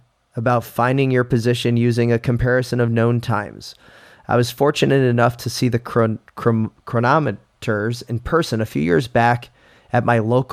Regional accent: Newport, Rhode Island, United States; I'm from Rhode Island. I was born in Rhode Island.

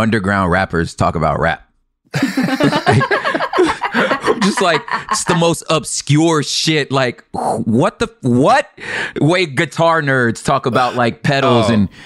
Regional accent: Los Angeles, California, United States; By itself, I'd be like, I'm from Los Angeles.

